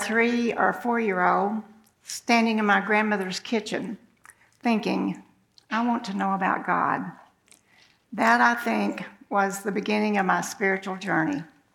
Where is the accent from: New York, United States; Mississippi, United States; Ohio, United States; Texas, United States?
Texas, United States; Now, I was raised in a town of 1,000, and I had never ridden a city bus, and I was sent from Oak Cliff to downtown Dallas